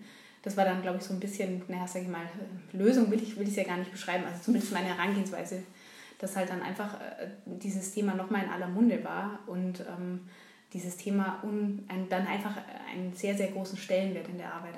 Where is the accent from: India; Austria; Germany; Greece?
India; Kerala; Ich komme aus der Region, in der ich auch meine Feldforschung dann gemacht habe